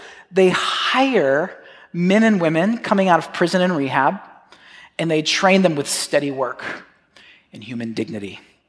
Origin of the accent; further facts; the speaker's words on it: Manhattan, New York, United States; I come from Manhattan where you just think all day and read books.